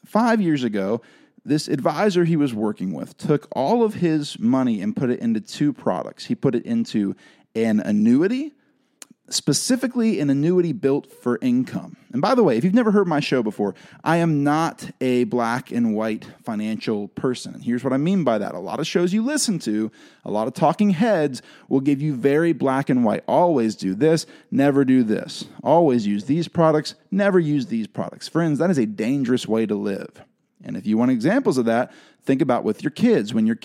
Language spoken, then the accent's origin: English; the South, United States; All right, I grew up in the South.